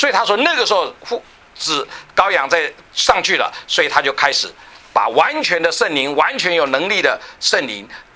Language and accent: Chinese; China; 我们中国人就比较能够明白这个书卷的意思，